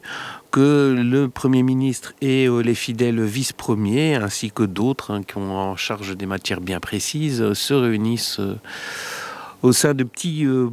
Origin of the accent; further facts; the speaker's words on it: Belgium; On est belge, on sait tout à fait ce que ça signifie.